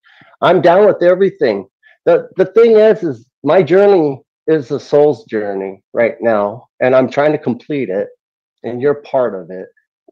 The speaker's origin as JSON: {"language": "English", "town": "Olympia", "region": "Washington", "country": "United States", "said": "I'm from Olympia, Washington."}